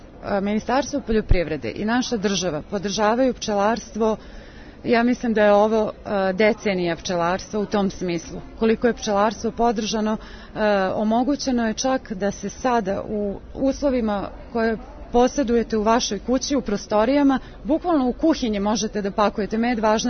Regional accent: Serbia; bilo bi lepo da se mi kao Srbi opametimo

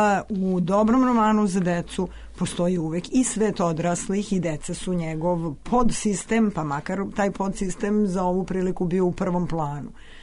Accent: Bela Crkva, Vojvodina, Serbia; ja setim da u mom zavičaju koji je Bela crkva postoji nešto što se rimuje sa Lasta

